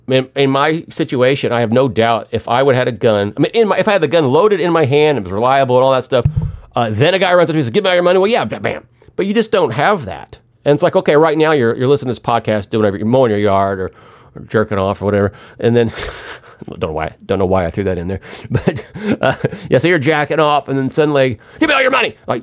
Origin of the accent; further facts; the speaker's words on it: Missouri, United States; I I'm from Missouri, so we have a different take on it.